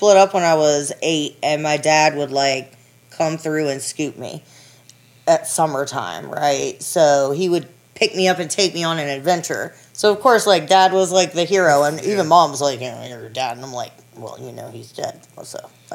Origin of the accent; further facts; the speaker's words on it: Florence, South Carolina, United States; I moved here from Florence, South Carolina, unfortunately.